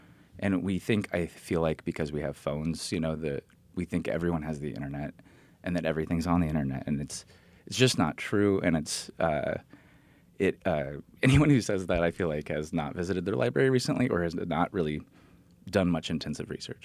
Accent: Drexel, United States; Because I know at my library growing up in Drexel, they had one staff person, one librarian who did everything

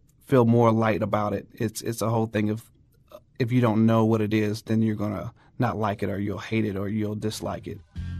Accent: St. Louis, Missouri, United States; now in Florissant, United States; I currently live in Florissant. I am a husband and father of one. I grew up primarily in North St. Louis, right around Page and Goodfellow.

